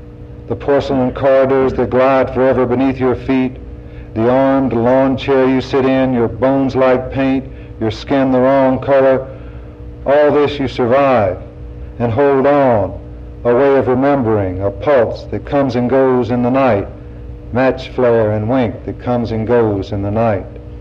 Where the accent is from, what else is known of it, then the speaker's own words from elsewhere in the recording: Pickwick Dam, Tennessee, United States; born there; I was born in Pickwick Dam, Tennessee. I was the first child born in this town because it wasn't even a town before he came, because it was a TVA project.